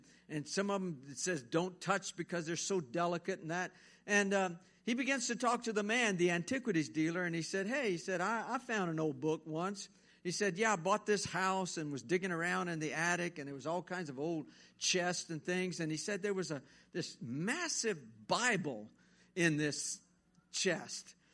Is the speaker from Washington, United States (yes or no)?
no; Baie Lafourche, Louisiana, United States; moved away as an adult; I came from Baie Lafourche, South Lafourche, and I couldn't get away fast enough when I graduated high school. I wanted to get away because everybody there was dumb, and, you know, it was just so backwoodsy, backwater, you know, just podunk.